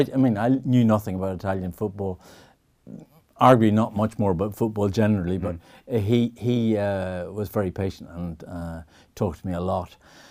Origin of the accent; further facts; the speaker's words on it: Ireland; And I said, I'm an Irish reporter, could I get on here and talk to Liam Brady?